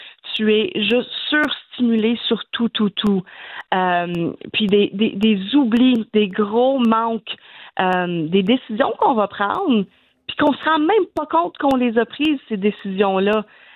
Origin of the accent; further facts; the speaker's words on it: Alexandra, Victoria, Australia; now in Castlemaine, Australia; je suis originaire d'Alexandria, mais j'habite maintenant à Castlemaine, donc c'était juste logique pour moi de faire ça dans mon village natal.